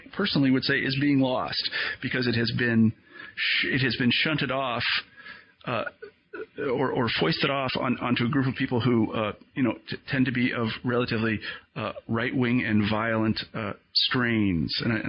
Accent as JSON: {"language": "English", "country": "United States", "said": "I have a kind of a natural tendency, as an American, to distrust"}